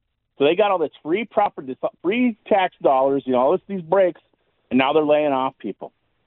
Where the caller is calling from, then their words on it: West Fargo, North Dakota, United States; Jim, I'm calling from West Fargo.